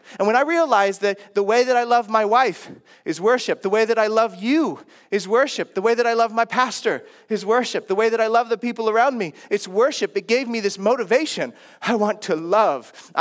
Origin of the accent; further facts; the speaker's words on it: United States; now in Sri Lanka; Now, I grew up in the West, right? In America. I've moved to the East in Sri Lanka.